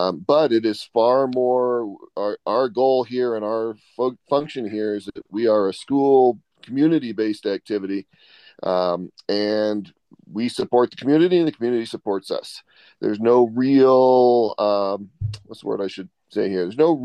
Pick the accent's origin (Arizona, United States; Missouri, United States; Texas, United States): Arizona, United States; Tucson; I grew up in Tucson, went to U of A, and graduated from there.